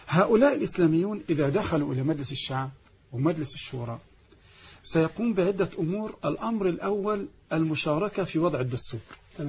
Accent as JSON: {"language": "Arabic", "country": "Egypt", "said": "الحضانات دي عندنا في مصر مشكلة كبيرة"}